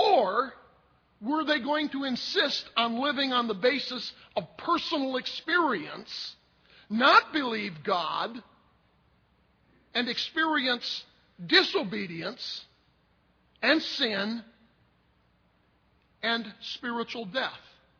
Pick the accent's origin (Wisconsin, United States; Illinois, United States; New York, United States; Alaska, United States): Wisconsin, United States; I grew up in the Wisconsin countryside, and it's not unusual out in the country to see signs posted along fences, no trespassing.